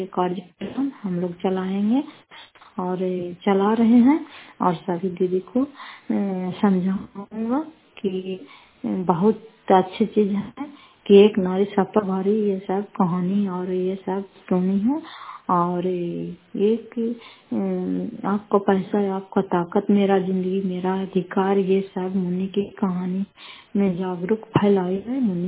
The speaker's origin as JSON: {"language": "Hindi", "town": "Fatehpur", "region": "Bihar", "country": "India", "said": "घर फतेहपुर, पंचायत मकरौता, जिला नालंदा, प्रखंड परासराय के निवासी हूं।"}